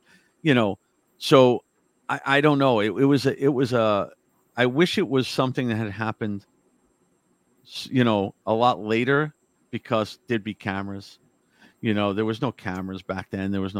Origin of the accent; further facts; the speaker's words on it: New Jersey, United States; I'm from New Jersey. And so many times when I was younger, they were lecturing up, you know, in Connecticut area and stuff.